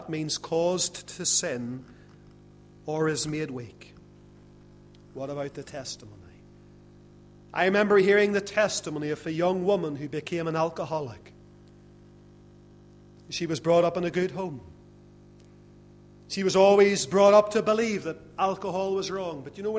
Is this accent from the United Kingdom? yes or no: yes; Lisburn, Northern Ireland, United Kingdom; Growing up in the Presbyterian church, one of them in Lisburn